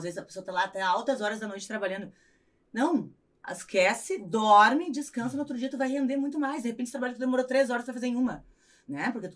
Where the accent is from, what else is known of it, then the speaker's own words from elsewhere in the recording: Northeast Region, Brazil; born there; Nasci no lugar errado, tipo, nasci no Nordeste.